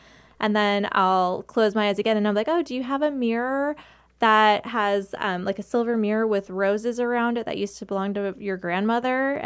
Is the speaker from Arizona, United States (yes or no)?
yes; Phoenix, Arizona, United States; I grew up in North Phoenix on the border of Glendale, and it's very conservative, very religious.